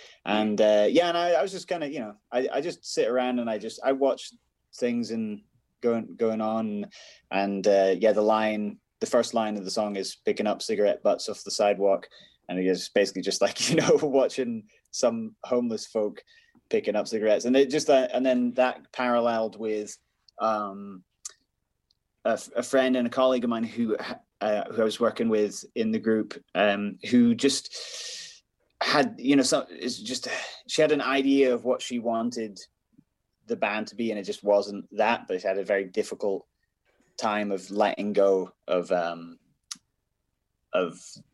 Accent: Edinburgh, Scotland, United Kingdom; now in Canada; I've always played music, and I'm originally from Edinburgh

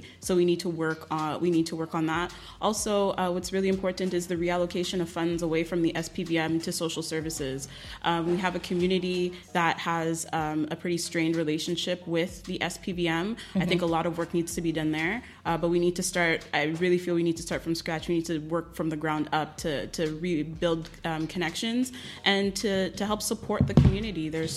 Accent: Montreal, Quebec, Canada; So I grew up in Little Burgundy, was born and raised there, lived most of my life there.

